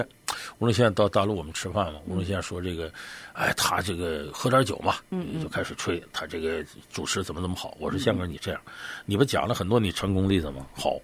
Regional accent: Northeast China, China; 你像我是东北人，只要在这片土地出生，你血液里就流淌着一股大碴子味儿，我们叫黑土地的味道

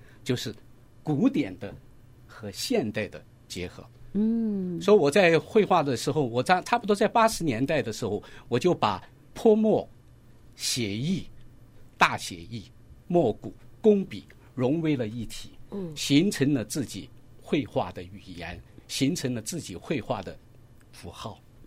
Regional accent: Chengdu, Sichuan, China; 那是我们四川人、成都人。

